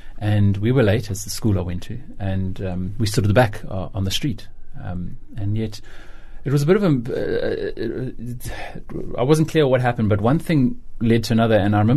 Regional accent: KwaZulu-Natal, South Africa; I grew up in KwaZulu-Natal, and as a young boy, I lost my mum when I was young

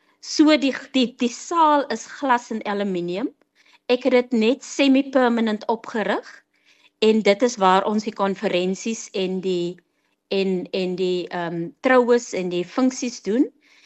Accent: Springbok, Northern Cape, South Africa; Ek is oorspronklik van Springbok. Ek het groot geword in Springbok. So vir my is die huis.

